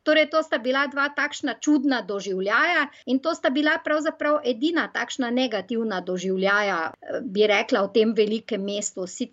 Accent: Maribor, Drava, Slovenia; da sem kot seveda Mariborčanka, to je manjše mesto

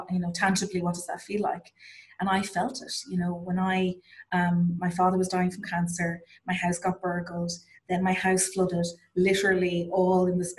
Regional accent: Ireland; moved away; I'm Irish, had no intentions of moving back to Ireland. Actually was moving to London, believe it or not.

